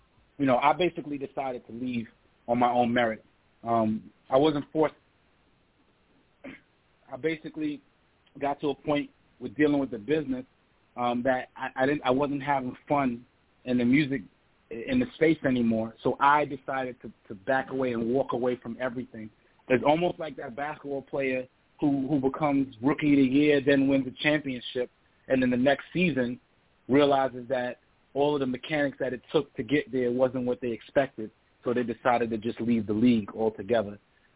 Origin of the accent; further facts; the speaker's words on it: New York, United States; and I had one of the biggest records heating up in the state of Florida, and I was from New York, every single record label reached out at that time.